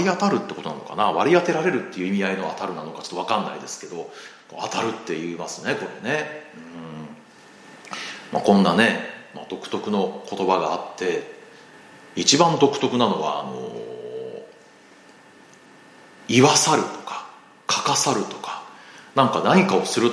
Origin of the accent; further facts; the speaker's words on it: Hiroshima, Japan; moved away as an adult; まあ、僕は広島出身なので、まあ、広島は高校卒業までいたんで、まあ、まだ広島の方が長いんですけども